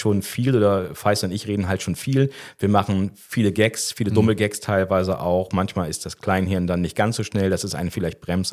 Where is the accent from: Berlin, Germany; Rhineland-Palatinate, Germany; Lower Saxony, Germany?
Lower Saxony, Germany; Oldenburg; accent: Bremen; Ich komme ja aus Oldenburg in Niedersachsen und dementsprechend hatte ich ein Bremer Dialekt, ein Bremer Slang und der wurde mir dann hier so ein bisschen abtrainiert.